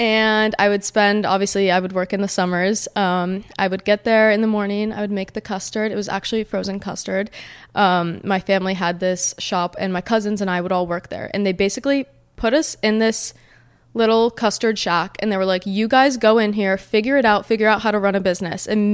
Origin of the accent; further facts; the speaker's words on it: New Jersey, United States; now in Miami, United States; growing up in New Jersey and getting to experience New York City and Manhattan was so cool, but, you know, New Jersey from New York was extremely different, and then New Jersey to Miami was a huge culture shock for me.